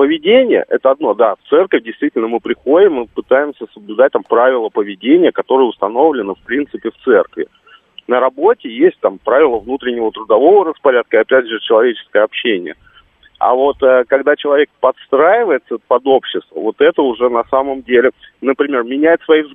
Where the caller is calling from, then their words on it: Moscow, Russia; я из Москвы.